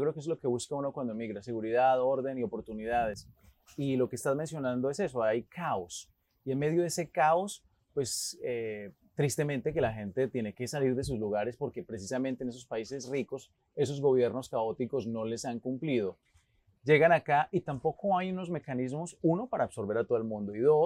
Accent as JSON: {"language": "Spanish", "country": "Colombia", "moved": "yes", "said": "tú y yo salimos de Colombia, yo también como colombiano, y mencionaste algo importante, vimos una Colombia que muy sufrida"}